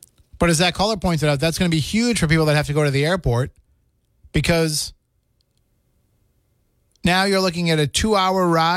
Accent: Boston, Massachusetts, United States; born there; I was born in Boston.

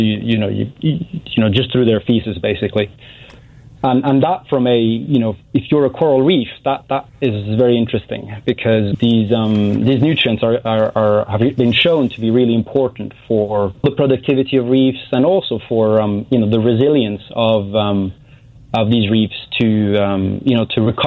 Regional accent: Norway; I'm half Norwegian, so I come from Norway

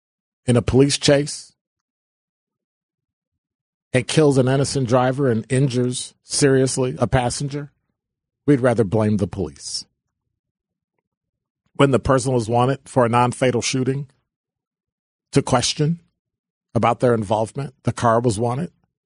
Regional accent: Chicago, Illinois, United States; And I remember growing up in Chicago with the National Guard rolling down the street, 5 o'clock curfew.

